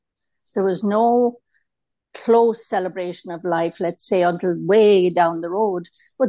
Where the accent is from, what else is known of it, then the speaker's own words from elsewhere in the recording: Ireland; But where I grew up in Ireland, you had a wake, then you had the church, then you had the funeral.